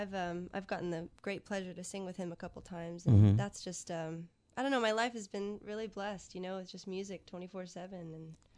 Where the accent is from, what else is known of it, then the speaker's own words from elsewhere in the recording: Nashville, Tennessee, United States; I grew up in Nashville, basically.